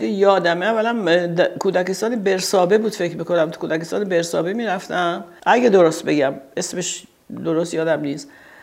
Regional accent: Tehran, Tehran Province, Iran; ما بزرگ شدی تهرانیم، یعنی ما در تهران از موقعی چشوا کردم، از گذر وزیر دفتر که تو شاپور بود، اونجا یه خاطرات خیلی خوب بچگی منه. بعد مرتب تهران بودیم، تهران بودیم، از یه محله میرفتیم توی محله دیگه

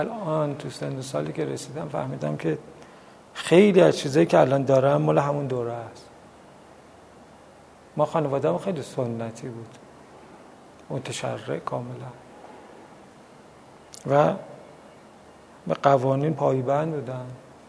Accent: Tehran, Tehran Province, Iran; من تو محلمون سرچشمه رو به دنیا آمدم، امامزاده یحیی.

